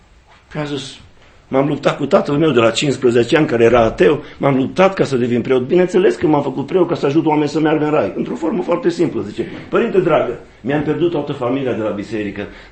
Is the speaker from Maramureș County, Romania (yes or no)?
no; Dumbrăveni, Sibiu County, Romania; Eu vin din Dumbrăveni